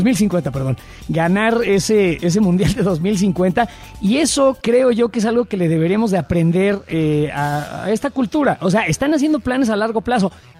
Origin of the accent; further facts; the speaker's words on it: Mexico; No, güey, soy un mexicano que ya está hasta